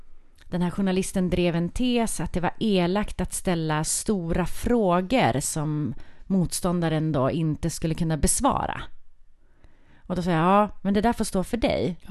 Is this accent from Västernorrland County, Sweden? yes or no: no; Skellefteå, Västerbotten County, Sweden; Ja, jag bara tänkt så här, jag är ju från Skellefteå.